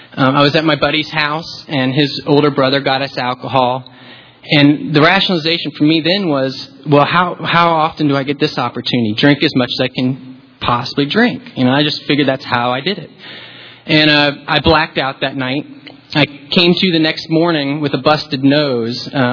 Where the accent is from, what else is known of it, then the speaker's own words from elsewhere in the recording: Vero Beach, Florida, United States; Like I said … I'm an alcoholic. I'm from Vero Beach, Florida.